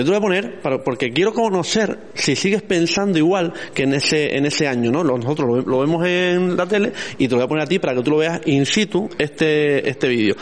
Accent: Canary Islands, Spain; pero canarios somos los 365 días del año, no solamente en mayo

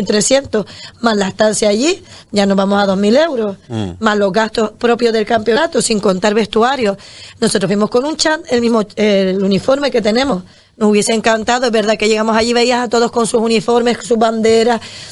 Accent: Canary Islands, Spain; ¿De dónde son? De Fuerteventura, ¿eso dónde está? Islas Canarias

